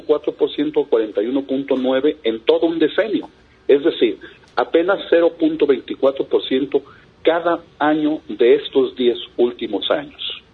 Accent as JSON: {"language": "Spanish", "country": "Mexico"}